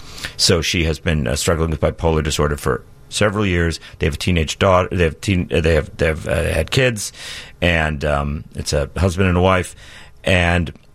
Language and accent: English; Midwest, United States; First of all, I'm a Midwesterner